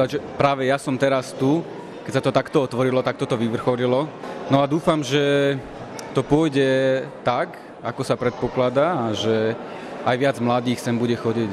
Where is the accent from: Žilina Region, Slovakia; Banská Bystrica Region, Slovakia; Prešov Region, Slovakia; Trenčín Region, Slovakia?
Banská Bystrica Region, Slovakia; Zvolen; now in Rome, Italy; pochádzam zo Zvolena. V Ríme som tak rok a pol, dá sa povedať.